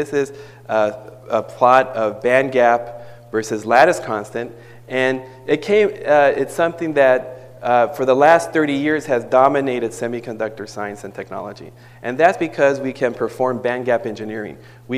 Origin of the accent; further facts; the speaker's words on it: United States; So I'm happy to be here, and I'm proud to be here as an American.